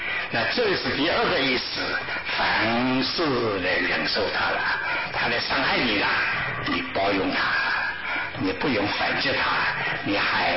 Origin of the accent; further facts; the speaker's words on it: Ningbo, Zhejiang, China; 我是江浙人，上说的上海话呢，你们其他省份的这上海人讲的话和宁波人讲的话不大懂的。我们宁波知道这个是宁波话